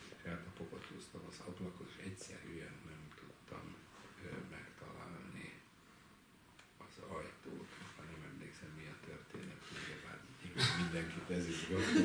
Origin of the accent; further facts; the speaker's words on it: Nyíregyháza, Szabolcs-Szatmár-Bereg, Hungary; én gyerekkoromban voltam, Nyíregyháza környéki Nyíregyházán nevelkedtem gyerekkoromban, és gyakran voltam kint a környező bokortanyákon